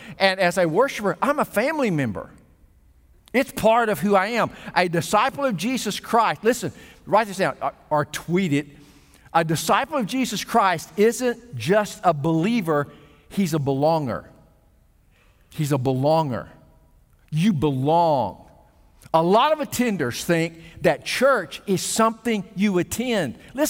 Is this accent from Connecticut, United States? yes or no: no; Arkansas, United States; now in Texas, United States; I was born and raised in Arkansas, and I am a Texan to the core today.